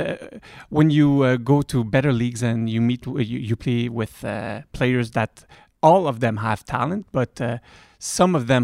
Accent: Montreal, Quebec, Canada; So I grew up in Montreal. I'm half from France, and I love to say half from France and half from Quebec. My dad's from Burgundy and my mom's from Saguenay. So two proud regions of my parents. And I grew up in Montreal. I was born in St. Justin's Hospital.

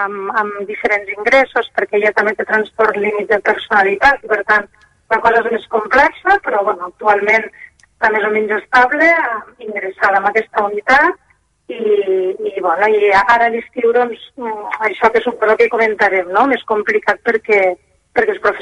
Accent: Tremp, Catalonia, Spain; jo soc de Tremp, per tant, aquí al territori tenim molt pocs recursos.

